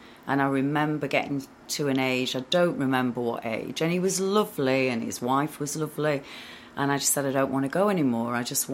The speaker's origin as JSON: {"language": "English", "town": "Rotherham", "region": "Yorkshire and the Humber", "country": "United Kingdom", "tie": "born there", "said": "So, I was born in Rotherham, 1965, apparently in Broome, when it was just me as a child."}